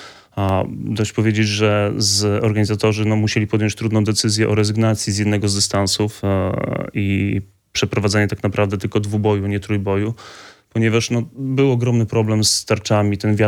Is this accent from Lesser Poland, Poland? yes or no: no; Orzysz, Warmian-Masurian Voivodeship, Poland; pochodzę z gminy Orzysz, z małej miejscowości, spod Orzysza